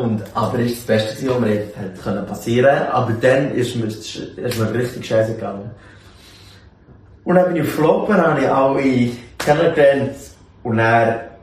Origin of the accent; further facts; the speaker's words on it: Neuenegg, Bern, Switzerland; Also gut, ich bin in Neuenegg geboren